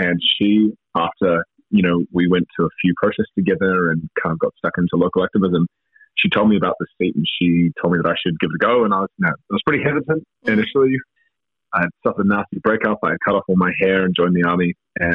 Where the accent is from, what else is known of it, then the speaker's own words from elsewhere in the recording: Wellington, New Zealand; also born or lived in Kapiti; I am from Ngāti Torangatira primarily and a number of other iwi, as I mentioned. I've been living in the capital for most of my life, and aside from a brief stint overseas, Wellington and Kapiti have always been my homes.